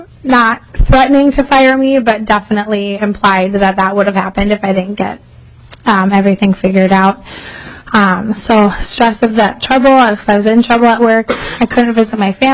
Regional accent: Otsego, Minnesota, United States; now in Minneapolis, United States; I grew up in Otsego, Minnesota, and I now live in Minneapolis.

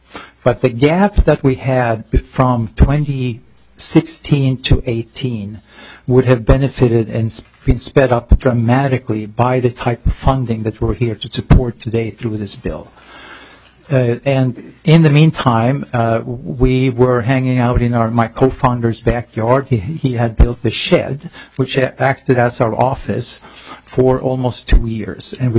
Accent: Sweden; English is a second language; moved away as an adult; also born or lived in Iceland; now in United States; I was born in Iceland. I grew up in Sweden

